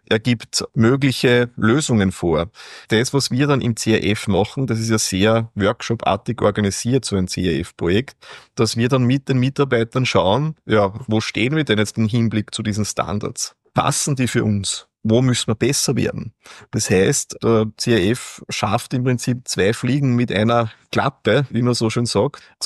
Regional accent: Austria; wir als Österreicher kennen ja, CAF ist ein oft anderer Begriff

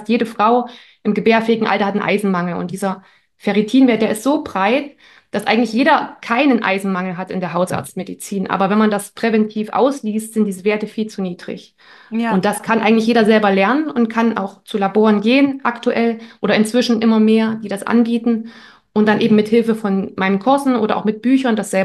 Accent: East Germany, Germany; ich komme auch aus Ostdeutschland

